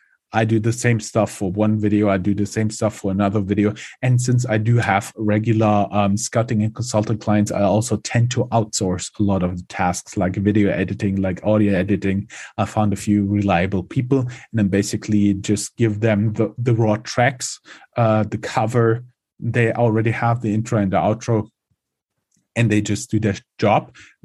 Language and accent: English; Germany; English is a second language; Was born and raised in Germany.